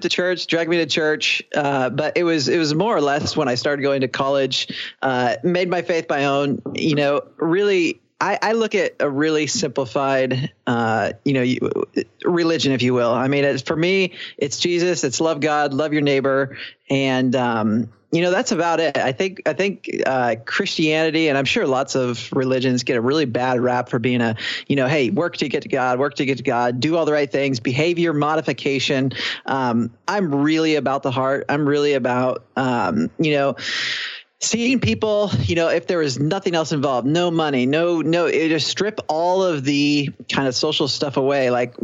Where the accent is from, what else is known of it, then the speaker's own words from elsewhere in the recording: Bellingham, Washington, United States; Totally. Born and raised in Bellingham.